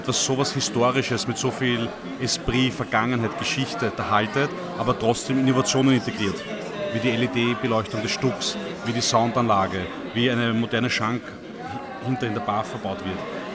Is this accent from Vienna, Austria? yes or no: yes; Vienna, Austria; Ich bin in Wien geboren und aufgewachsen